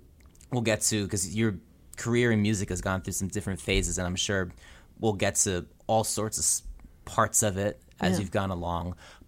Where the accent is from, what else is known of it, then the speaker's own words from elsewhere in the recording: New Jersey, United States; Because I'm from New Jersey too.